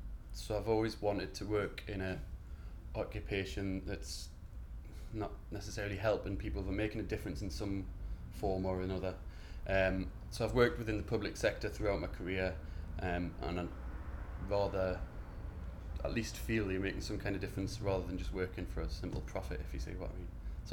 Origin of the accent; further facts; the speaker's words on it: Edinburgh, Scotland, United Kingdom; born there; I'm from Scotland, Edinburgh, and I was born up there. So I've got family up in Edinburgh, through in Glasgow, dotted all over the place. My dad's side of the family are from Oldham in Lancashire.